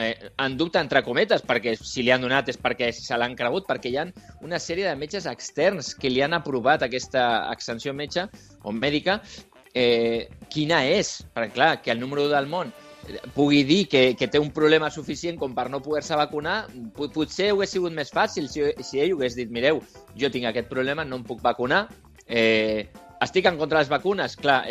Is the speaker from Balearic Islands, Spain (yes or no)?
no; Catalonia, Spain; jo sóc català i visc a Catalunya